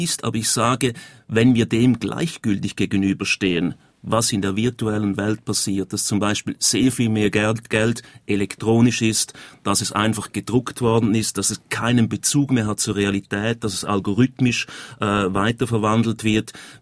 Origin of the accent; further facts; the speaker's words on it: Switzerland; bei uns in der Schweiz